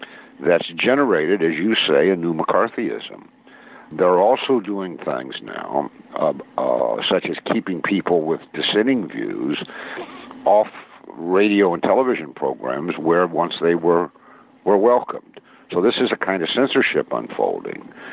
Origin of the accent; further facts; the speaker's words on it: Kentucky, United States; now in New York, United States; I grew up in Kentucky, but I came to Columbia to get my PhD.